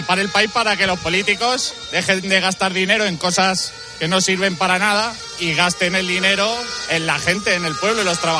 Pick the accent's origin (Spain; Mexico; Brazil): Spain; Villarrobledo, Castilla-La Mancha; Pues yo soy autónomo y soy de Villarrobledo, de Albacete.